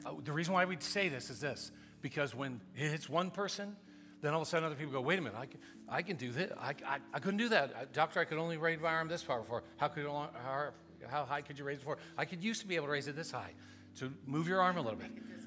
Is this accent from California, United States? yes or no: yes; California, United States; And I'm from California, so it's okay if I like the Lakers.